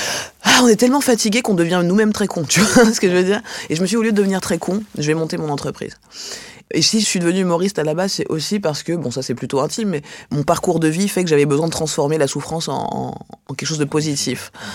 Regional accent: Grand Est, France; Je suis alsacienne et ivoirienne, je me sens absolument pas étrangère à la France

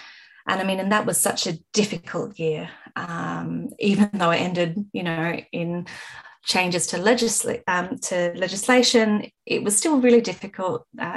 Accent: South Australia, Australia; growing up in the Adelaide Hills on Paramount Country, near villages like Harndorf, which is still a massive tourist destination, and the Barossa

